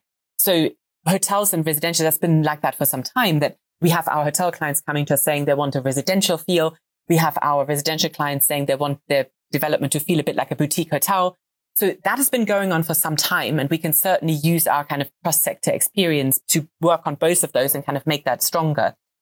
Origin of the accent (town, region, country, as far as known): Hamburg, Germany; born or raised there; English is a second language; now in United Kingdom